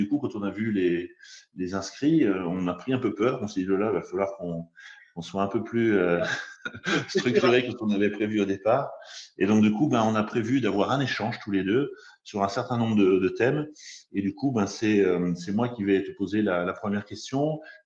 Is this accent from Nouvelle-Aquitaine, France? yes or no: no; Saint-Étienne, Auvergne-Rhône-Alpes, France; Saint-Étienne, j'adore. Je suis stéphanois, donc ça, c'est cool.